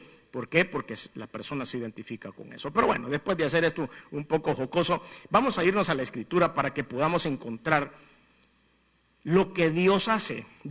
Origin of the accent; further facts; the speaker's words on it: El Salvador; ¿Cómo somos los salvadoreños de creativos para poner apodos?